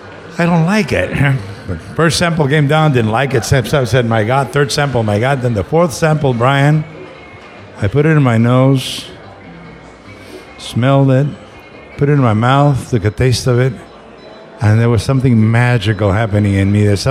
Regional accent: Peru; born or raised there; also born or lived in Bolivia

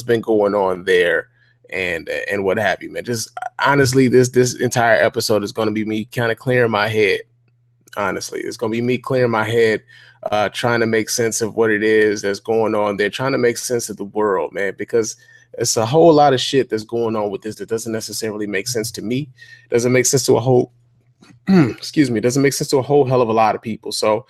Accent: Chicago, Illinois, United States; now in Detroit, United States; I know it's ironic for a lot of people when they see that I'm from Chicago and I live in Detroit and everything else.

